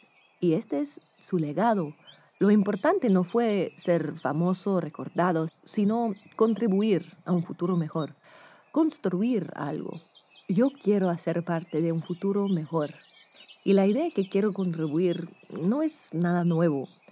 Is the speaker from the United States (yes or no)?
yes; United States; Spanish is a second language; Tom y yo somos gringos.